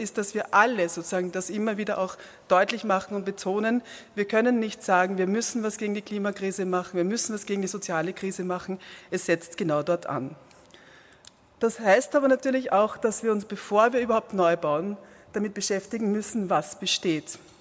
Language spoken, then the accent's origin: German; Vienna, Austria; Jetzt komme ich aus Wien